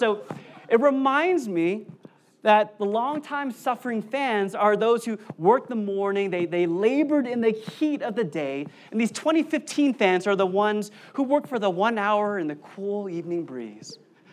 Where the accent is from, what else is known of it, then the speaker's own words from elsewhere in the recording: Sacramento, California, United States; now in Bay Area, United States; And so I'm a Kings fan, okay? Because I'm from Sactown, okay?